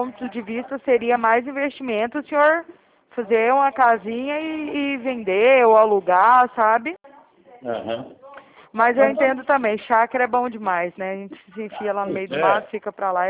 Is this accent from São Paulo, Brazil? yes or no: yes; Araraquara, São Paulo, Brazil; eu sou de Araraquara, São Paulo